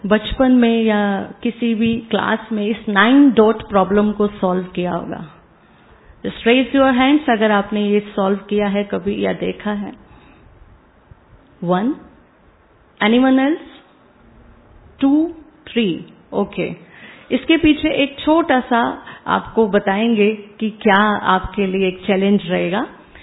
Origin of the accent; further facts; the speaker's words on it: Delhi, India; हम दिल्ली से हैं